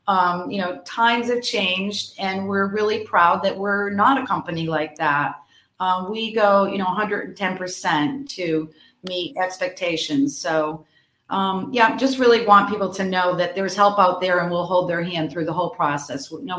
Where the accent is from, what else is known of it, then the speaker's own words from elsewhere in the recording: Connecticut, United States; now in Naples, United States; No, I'm from Connecticut and I kind of did a lot of traveling and have been in Naples for 28 years.